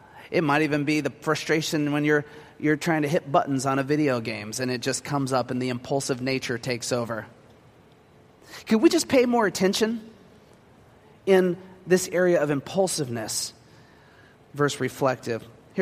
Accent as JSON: {"language": "English", "town": "Moreno Valley", "region": "California", "country": "United States", "tie": "born or raised there", "said": "I mean, I grew up in Moreno Valley Desert of California."}